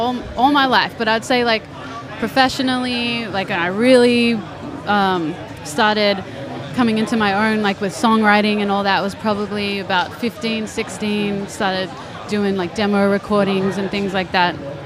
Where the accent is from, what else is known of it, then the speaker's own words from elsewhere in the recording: Australia; also born or lived in California; I was actually born in the States, so I was born in California. My mom's from New Zealand. And my dad's from Chile, from South America, but I spent most of my time in Australia